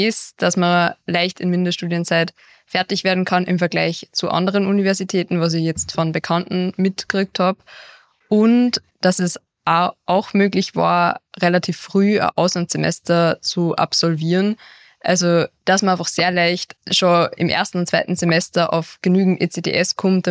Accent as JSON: {"language": "German", "region": "Upper Austria", "country": "Austria", "tie": "born or raised there", "said": "ich bin in Stareck aufgewachsen, das sind einfach 10 Minuten mit dem Auto"}